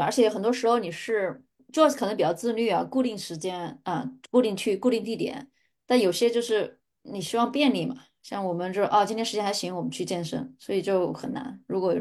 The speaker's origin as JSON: {"language": "Chinese", "region": "Hunan", "country": "China", "said": "作为一个湖南人，你没有吃2碗。"}